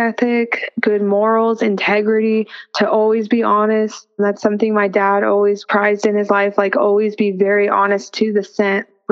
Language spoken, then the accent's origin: English; California, United States; I mean, I'm from California and Christianity there is not cool.